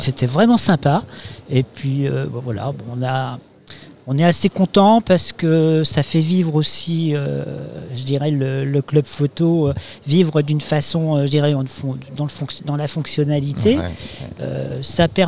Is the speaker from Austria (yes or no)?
no; Brittany, France; j'ai de la famille dans le Morbihan, j'ai mon cousin, mais moi, je suis breton.